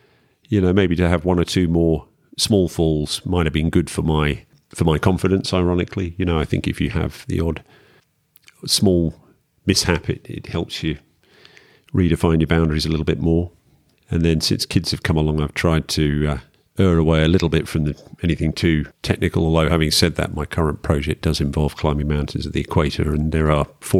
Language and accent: English; North West England, United Kingdom; moved away as an adult; now in Adelaide, Australia; He was from Yorkshire, I was from Lancashire, other side of the Pennines.